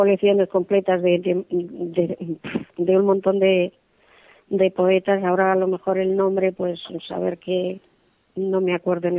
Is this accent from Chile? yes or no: no; Toledo, Castilla-La Mancha, Spain; No, soy toledana.